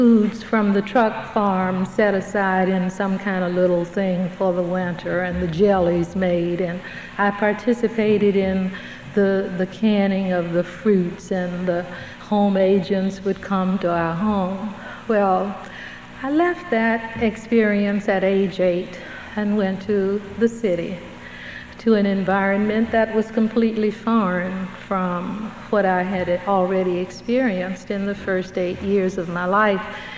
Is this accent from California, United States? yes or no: no; Mississippi, United States; born there; I was born in the Delta of Mississippi. My grandfather was given land around the lake.